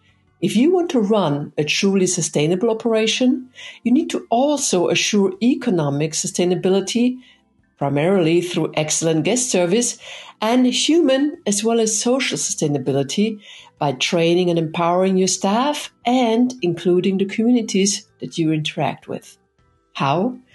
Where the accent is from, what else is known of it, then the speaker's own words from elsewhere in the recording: Austria; Montafon, of course, being a beautiful alpine area in the region of Vorarlberg in my home country of Austria.